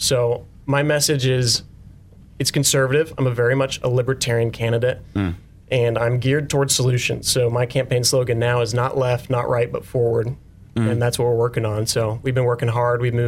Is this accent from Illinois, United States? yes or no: yes; Bushnell, Illinois, United States; also born or lived in Macomb; So I was born in Macomb, raised in Bushnell, and now live northwest of Avon. I've got a little homestead-style hobby farm with my wife